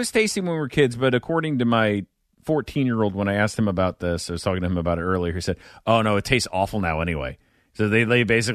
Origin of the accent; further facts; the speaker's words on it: Midwest, United States; yeah, I grew up in the Midwest. We weren't getting shrimp.